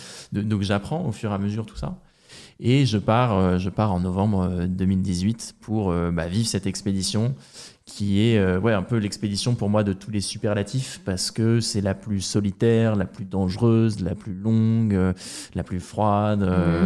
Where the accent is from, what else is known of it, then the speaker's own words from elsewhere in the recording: Normandy, France; born there; C'est sûr que moi, je ne suis pas né au Canada, je suis né en Normandie, je connais bien la pluie, un peu moins bien la neige.